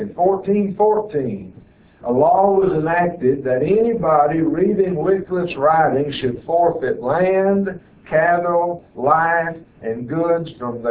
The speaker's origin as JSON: {"language": "English", "region": "Arkansas", "country": "United States", "said": "I can read this because I'm from Arkansas."}